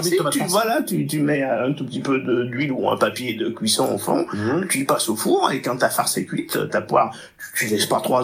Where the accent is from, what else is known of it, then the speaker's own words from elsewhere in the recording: Auvergne-Rhône-Alpes, France; born there; Je suis né en Drôme, ouais. Et je revendique la Drôme.